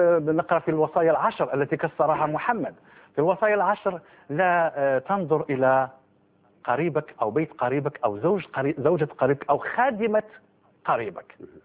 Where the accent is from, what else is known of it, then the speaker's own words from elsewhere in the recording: Morocco; أنا من المغرب، كنت مسلما والآن أبصر،